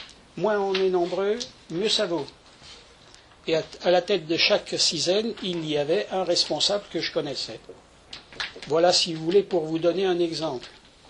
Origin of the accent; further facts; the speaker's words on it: Saint-Trivier-de-Courtes, Auvergne-Rhône-Alpes, France; Je suis originaire du nord de la Bresse, du canton de Saint-Trivier-de-Courte